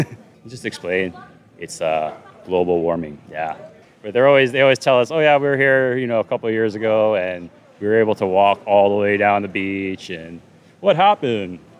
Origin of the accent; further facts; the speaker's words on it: Waikiki, Hawaii, United States; I'm from Waikiki, but I live in Waikiki now.